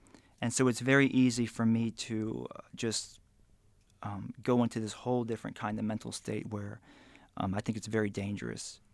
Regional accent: Alabama, United States; because my mother's Korean, my father's half white and half black, and I grew up in Alabama.

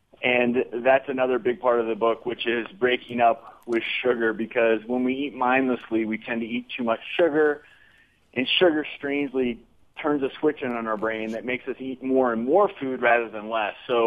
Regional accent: Midwest, United States; this is true growing up in the Midwest, there wasn't a night growing up that I didn't honestly, it seems like, have some sort of red meat on the table.

